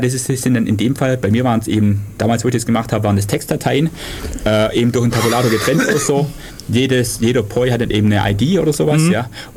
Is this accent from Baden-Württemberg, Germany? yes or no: yes; Süßen, Baden-Württemberg, Germany; bei mir war zum Beispiel, glaube ich, Blaubeuren oder Süßen, wo ich herkomme, war nicht drin.